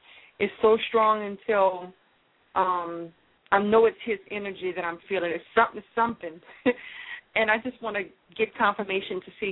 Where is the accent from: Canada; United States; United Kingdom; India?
United States; Louisiana; I'm from Louisiana.